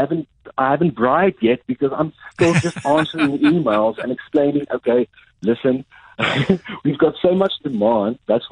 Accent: Ladysmith, Western Cape, South Africa; I grew up in the Royal Hotel in Ladysmith in the Karoo, from that town where I grew up in that hotel.

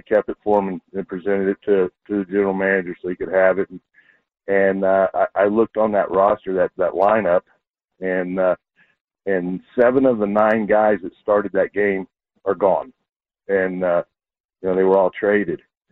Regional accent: Texas, United States; I'm from Texas, too, so that's all right.

